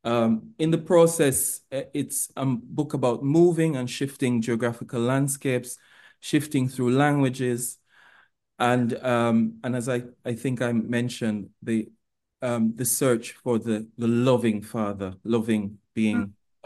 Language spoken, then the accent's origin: English; Jamaica; because of my history as a Jamaican.